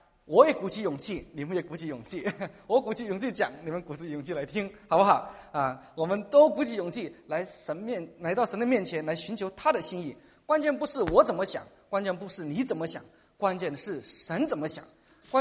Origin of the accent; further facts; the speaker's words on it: Sichuan, China; 钱钱钱，命相连啊，是我们四川人的一个土话。